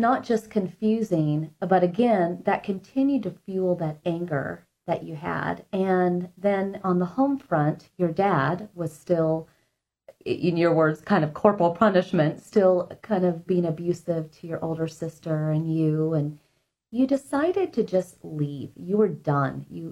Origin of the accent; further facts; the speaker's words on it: Oregon, United States; Now, I'm from Oregon, so I can definitely understand this next chapter of your story